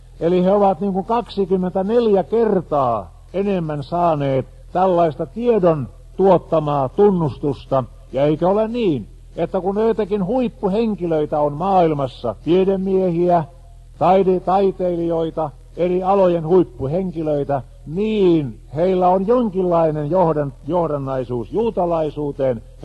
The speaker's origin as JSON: {"language": "Finnish", "region": "Satakunta", "country": "Finland", "tie": "born or raised there", "said": "Minä olen kotoisin Satakunnasta"}